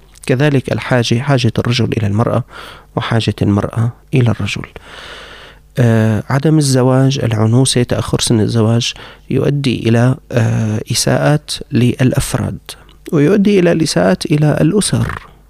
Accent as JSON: {"language": "Arabic", "country": "Syria"}